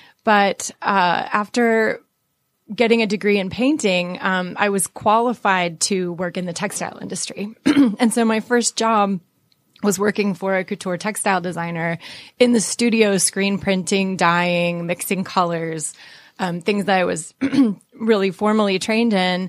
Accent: Sandy Springs, Georgia, United States; now in Decatur, United States; I am. I grew up in Sandy Springs.

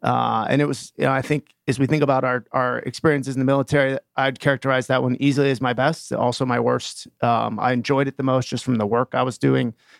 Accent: Pennsylvania, United States; I'm from Western PA originally, so back towards home a little bit.

